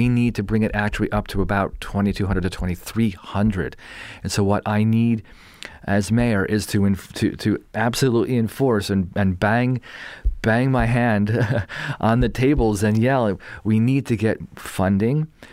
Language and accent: English; New York, United States; now in San Francisco, United States; I grew up in New York, in Long Island, you know.